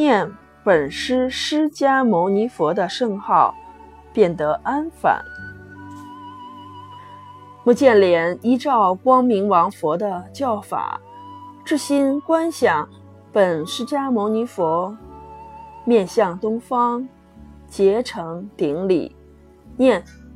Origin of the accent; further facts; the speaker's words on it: Xi'an, Shaanxi, China; 我是来自于西安的